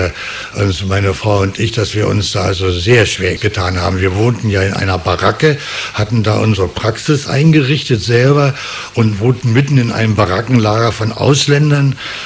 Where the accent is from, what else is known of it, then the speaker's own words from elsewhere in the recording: Berlin, Germany; Als Berliner ist man ja auch meistens anpassungsfähig, nicht? Und ich habe dann auch relativ schnell ein bisschen Plattdeutsch gelernt.